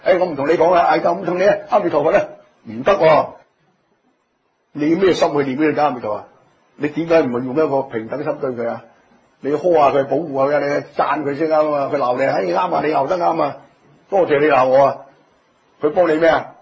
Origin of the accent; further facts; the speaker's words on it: Hong Kong; 你哋系马来西亚人，我哋系香港人